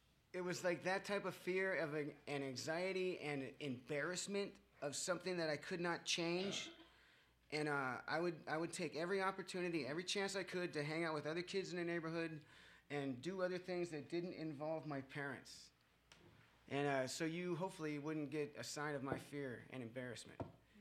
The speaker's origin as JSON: {"language": "English", "town": "Goleta", "region": "California", "country": "United States", "said": "So, about me. I come from Goleta."}